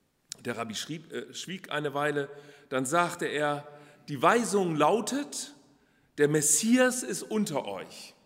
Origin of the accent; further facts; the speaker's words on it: Stadthagen, Lower Saxony, Germany; auch in Stadthagen nicht, wo ich herkomme.